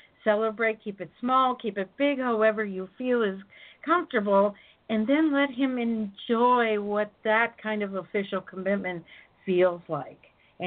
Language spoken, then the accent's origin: English; Minnesota, United States; Very close to my home state of Minnesota